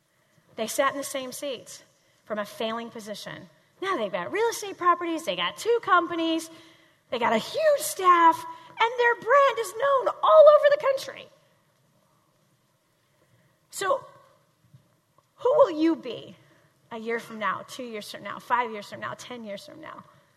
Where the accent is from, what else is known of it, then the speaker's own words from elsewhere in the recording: Midwest, United States; my mom's heavy, our all of our family, we're from Midwest. We're Midwesterners, we're heavy.